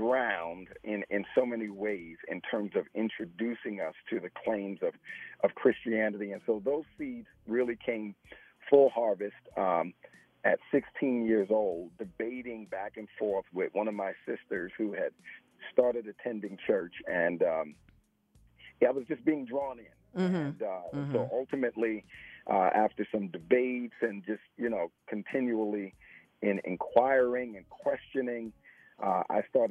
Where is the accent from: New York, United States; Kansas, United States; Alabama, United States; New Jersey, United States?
New York, United States; Queens; I was born in Queens, New York, and was raised, born and raised in the Nation of Islam.